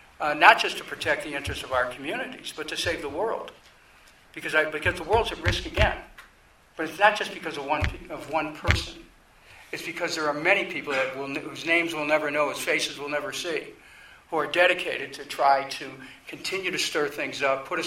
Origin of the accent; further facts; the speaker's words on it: Cleveland, Ohio, United States; I'm from Cleveland, Ohio. I like to say I had 4 siblings who went to Harvard. Harvard Elementary School, that is. And I grew up in the neighborhoods of Cleveland. And I'm basically a Midwesterner.